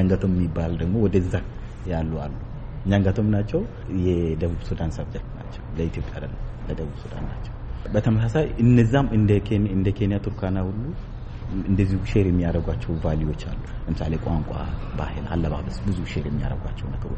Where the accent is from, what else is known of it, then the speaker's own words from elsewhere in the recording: Kibish, Southern Nations, Nationalities, and Peoples' Region, Ethiopia; ተወልጄ ያደግኩት ኪቢሽ የምትባል የድንበር ከተማ ነው። ኪቢሽ ማለት በደቡብ ክልል ደቡብ ኦሞ ዞን በኛንጋቶም ወረዳ በኬንያ በኢትዮጵያና በደቡብ ሱዳን ድንበር መካከል የምትኖር ትንሽ